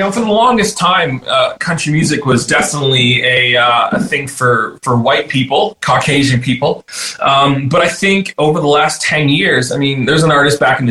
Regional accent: Toronto, Ontario, Canada; I mean, I'm from Toronto.

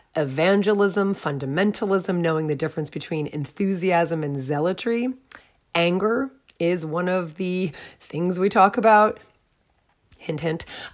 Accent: United States; In the United States, my home country, COVID-19 has claimed the lives of 131,120 Americans.

